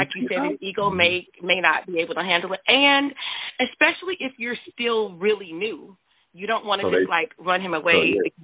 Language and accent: English; North Carolina, United States; I'm from North Carolina.